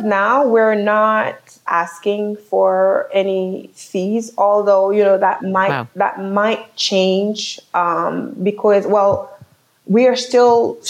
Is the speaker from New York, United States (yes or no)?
yes; New York City, New York, United States; also born or lived in Haiti; being born in Haiti and growing up in New York City